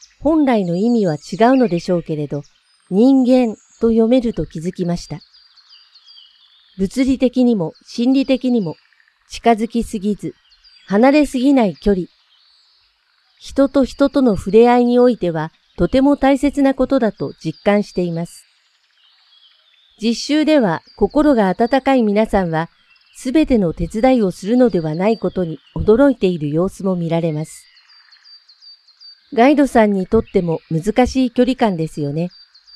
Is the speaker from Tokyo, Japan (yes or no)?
yes; Suginami, Tokyo, Japan; 生まれも育ちも杉並区、66歳、1級の視覚障害、全盲です。